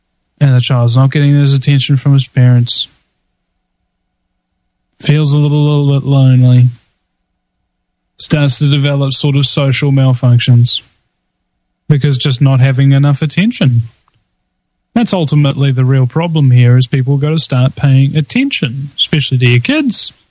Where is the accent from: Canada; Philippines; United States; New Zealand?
New Zealand; I'm from New Zealand. I have no idea where that is.